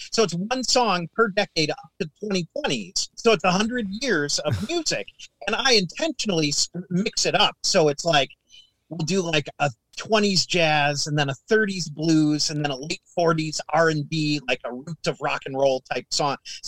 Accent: Minnesota, United States; that's when I was listening to Top 40 radio growing up in Minnesota.

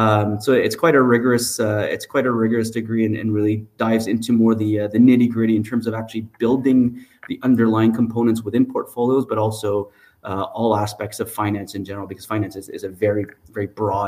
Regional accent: Montreal, Quebec, Canada; I'm actually born and raised in Montreal.

